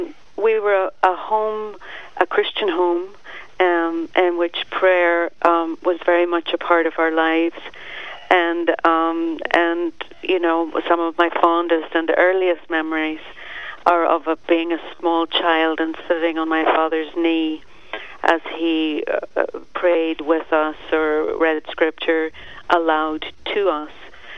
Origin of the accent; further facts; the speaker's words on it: Northern Ireland, United Kingdom; I was born and raised in Ireland. I was the youngest of six children